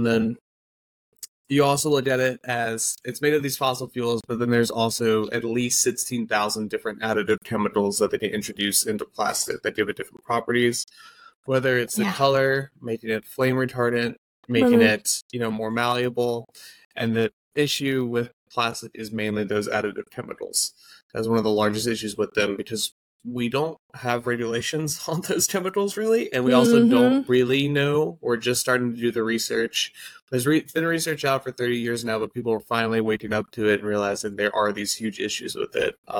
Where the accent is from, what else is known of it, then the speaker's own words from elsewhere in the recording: North Carolina, United States; I'm from the Outer Banks of North Carolina originally. So I grew up right along the beach. My parents owned a restaurant